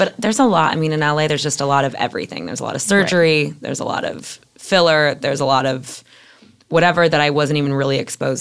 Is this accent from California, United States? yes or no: yes; San Francisco, California, United States; so I'm from San Francisco, and that was never even a thing.